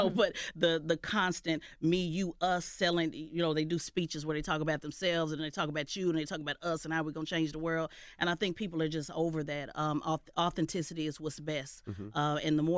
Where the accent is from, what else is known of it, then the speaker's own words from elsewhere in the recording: Oklahoma, United States; I'm from Oklahoma.